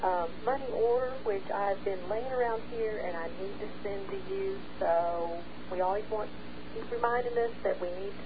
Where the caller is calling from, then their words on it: Texas, United States; Anyway, listen, I'm calling from Texas